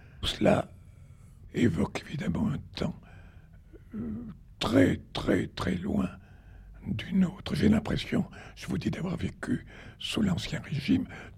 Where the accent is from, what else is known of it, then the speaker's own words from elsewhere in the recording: Nouvelle-Aquitaine, France; mon pays natal, le pays d'où est sortie une partie de ma famille, dans le Bazadais, eh bien, c'était un pays vraiment sauvage du temps de mon enfance. C'était un pays où les routes ne menaient nulle part, où les paysans ne parlait que le patois